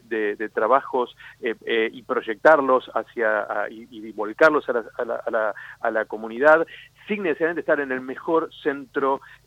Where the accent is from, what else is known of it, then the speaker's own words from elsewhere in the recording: Buenos Aires, Argentina; Yo, digamos, como porteño me acerqué a esta región porque era el lugar, digamos, donde se encontraba la vida silvestre que a mí me interesaba estudiar.